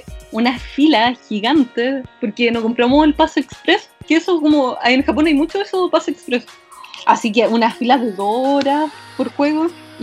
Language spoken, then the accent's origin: Spanish; Concepción, Biobío, Chile; era la única persona del sur. Y dije, soy de Concepción y...